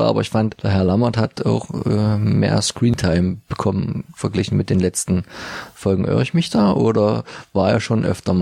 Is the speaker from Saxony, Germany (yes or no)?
yes; Dresden, Saxony, Germany; wo wir uns als Dresdner immer so köstlich aufregen